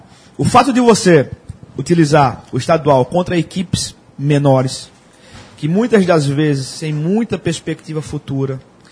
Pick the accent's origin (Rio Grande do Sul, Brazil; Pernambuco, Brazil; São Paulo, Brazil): Pernambuco, Brazil; Caruaru; also born or lived in Arcoverde; Eu sou do interior do estado, eu nasci em Arco Verde e me criei em Caruaru, sou caruaruense de coração.